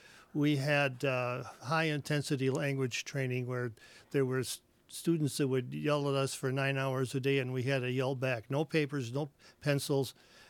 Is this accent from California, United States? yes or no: no; Rubicon, Wisconsin, United States; I'm just from Rubicon